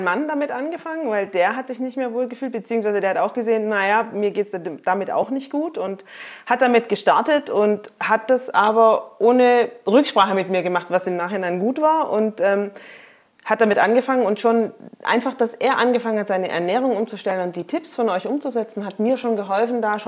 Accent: Stuttgart, Baden-Württemberg, Germany; ich komme aus Stuttgart, ich bin 42 Jahre alt und bin selbstständig.

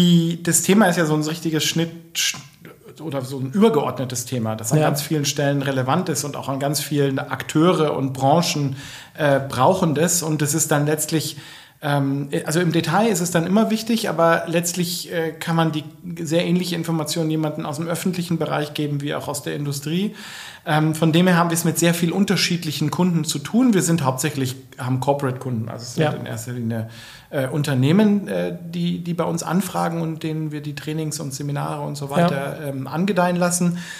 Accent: Bavaria, Germany; now in Stuttgart, Germany; Eigentlich komme ich aus Oberbayern.

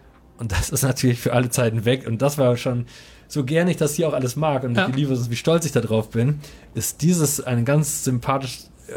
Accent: Coesfeld, North Rhine-Westphalia, Germany; Und die erinnern mich immer wieder, wo ich herkomme. Und das Tolle ist, in Coesfeld kostet die Currywurst

